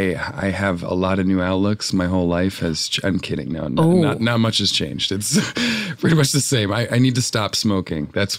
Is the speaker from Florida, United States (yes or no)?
yes; Florida, United States; Well, I'm from Florida. We have skimboarding